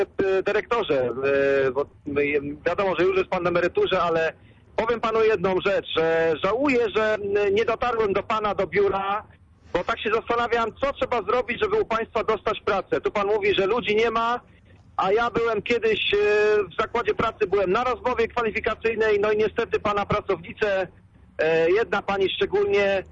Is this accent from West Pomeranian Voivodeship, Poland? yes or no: no; Poznań, Greater Poland Voivodeship, Poland; mieszkam w Poznaniu z urodzenia, wracam właśnie teraz na Poznań.